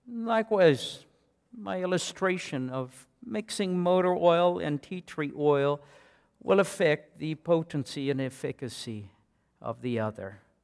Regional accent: South Africa; Many years ago, near where I grew up in South Africa

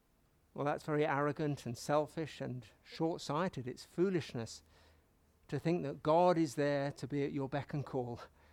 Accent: England, United Kingdom; I grew up in England where children were taught the Lord's Prayer

